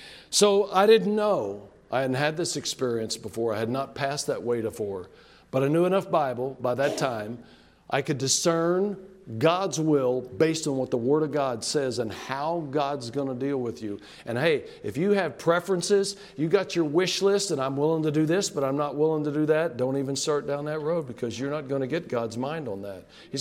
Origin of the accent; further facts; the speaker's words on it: Amarillo, Texas, United States; I'm a city boy. I grew up in Amarillo, Texas, 160,000 people. I like asphalt.